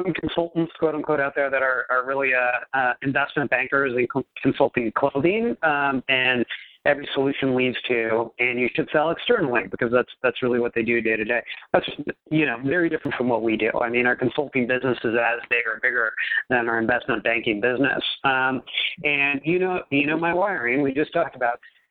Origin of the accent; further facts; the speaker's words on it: California, United States; I'm from California